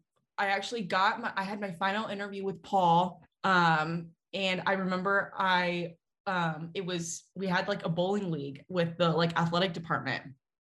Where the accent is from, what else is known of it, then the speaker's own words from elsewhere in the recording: Texas, United States; So I'm originally from Texas.